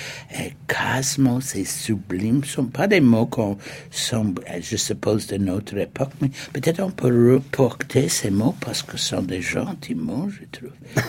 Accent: New York, United States; French is a second language; quand j'étais jeune à New York

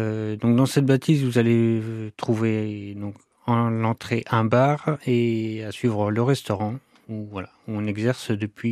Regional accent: Nantes, Pays de la Loire, France; now in Landes, France; De Nantes.

